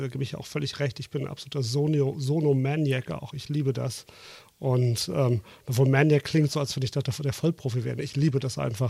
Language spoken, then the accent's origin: German; Dortmund, North Rhine-Westphalia, Germany; Und ich komme ja auch gar nicht selbst vom Land. Ich bin ja Großstädter. Ich komme aus Dortmund. Ab und zu hört man es vielleicht ein bisschen raus.